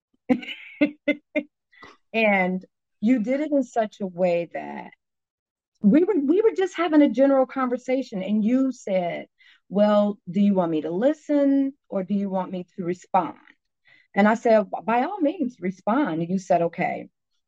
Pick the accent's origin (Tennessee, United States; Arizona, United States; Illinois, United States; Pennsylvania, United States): Illinois, United States; Chicago; now in Dallas, United States; I am born and raised in Chicago. I currently live in Dallas.